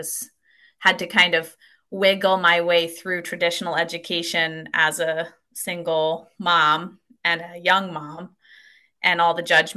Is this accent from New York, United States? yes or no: no; Kimberton, Pennsylvania, United States; also born or lived in Vermont; So I was born and raised in Camp Hill in Kimberton Hills, which is a Camp Hill in Pennsylvania, a wonderful agricultural center, and a real a deep example of what Camp Hill can be over time. And I moved to Vermont to finish my last semester of college at Goddard.